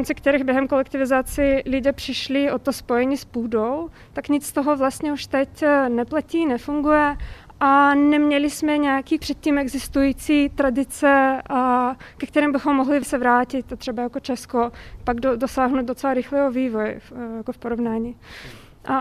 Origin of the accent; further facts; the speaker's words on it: Chișinău, Moldova; moved away as an adult; now in Prague, Czechia; A jsem se narodila v Kišiněvě a žila jsem tam většinu svého života. A kromě teda 2 let, co jsem studovala ve Velké Británii a v USA, a teď již 4 roky žiju v Praze.